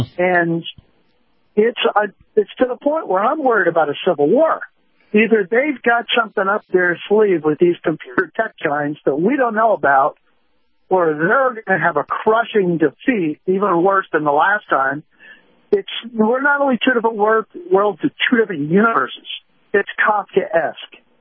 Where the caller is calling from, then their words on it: Tampa, Florida, United States; I'm calling from Tampa.